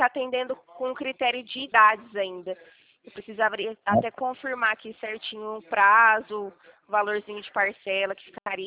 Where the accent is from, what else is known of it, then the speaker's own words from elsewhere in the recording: Araçatuba, São Paulo, Brazil; Eu sou aqui de Araçatuba.